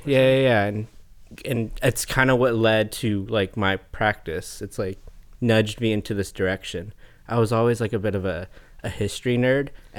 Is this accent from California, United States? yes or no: yes; Monterey, California, United States; And I'm from Monterey, the Monterey area. So two hours south of here.